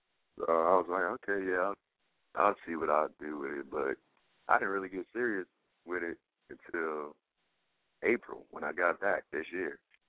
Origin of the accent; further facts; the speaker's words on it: Texas, United States; also born or lived in Louisiana; When I moved from Louisiana to Texas, I mean, I got some experience with listening to, like, other people in different places. And that was, like, a while ago, like, before I even hit elementary school. Been in Texas ever since